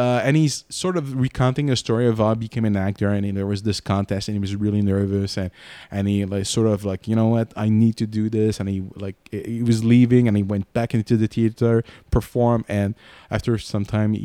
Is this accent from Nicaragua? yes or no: no; Canada; accent: French; first language French; English is a second language; I'm French Canadian. Give me a break.